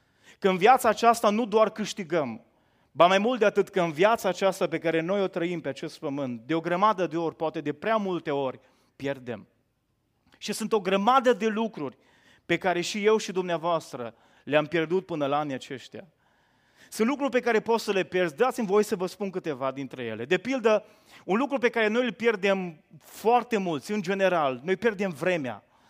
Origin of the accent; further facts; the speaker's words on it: Bașină, Bihor County, Romania; De locul de unde sunt eu, de Bașină, de undeva din județul Bihor, de lângă Ștei